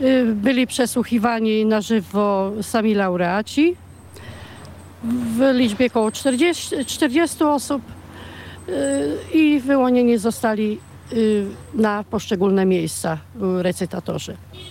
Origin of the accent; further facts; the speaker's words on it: Chmielno, Pomeranian Voivodeship, Poland; born there; first language Kashubian; urodziłam się tutaj, w sołectwie, w gminie Chmielno, w sołectwie Chmielnie. Od dziecka, że tak powiem, z mlekiem matki wysłałam język.